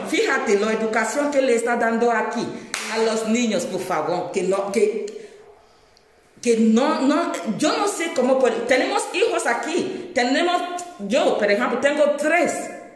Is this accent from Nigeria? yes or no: yes; Nigeria; Spanish is a second language; now in Spain; soy de Nigeria y estoy muy orgullosa